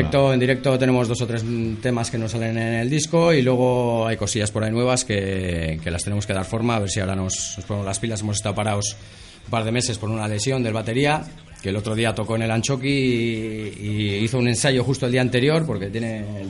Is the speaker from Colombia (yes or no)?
no; Barakaldo, Basque Country, Spain; también consta de que somos de donde somos de Baraca